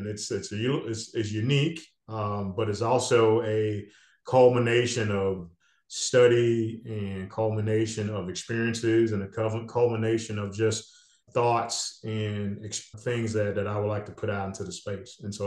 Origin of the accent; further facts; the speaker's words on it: Memphis, Tennessee, United States; I was that kid that had to speak in church, Black, particularly down in the where I grew up in Memphis